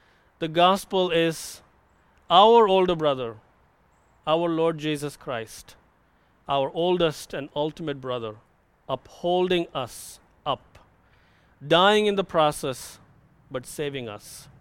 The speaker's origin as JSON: {"language": "English", "country": "India", "tie": "born or raised there", "lives_now": "United States", "said": "That was definitely the case for me growing up in India. I grew up in a Hindu family."}